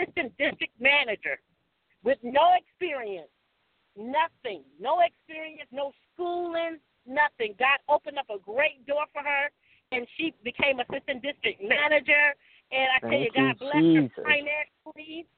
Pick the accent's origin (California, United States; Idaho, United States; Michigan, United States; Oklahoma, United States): Michigan, United States; now in Georgia, United States; We moved down here to Georgia. We're from Michigan. We moved down here to Georgia